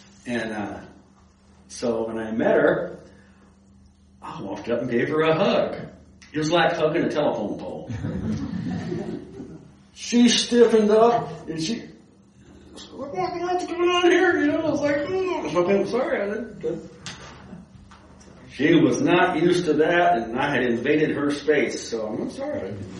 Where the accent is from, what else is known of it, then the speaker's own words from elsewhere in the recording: Texas, United States; accent: Texas; you can probably tell I still have some of my accent left from growing up in Texas.